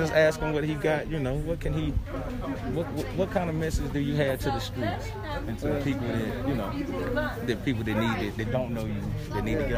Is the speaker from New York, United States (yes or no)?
no; Virginia, United States; Yeah, I'm straight from Virginia.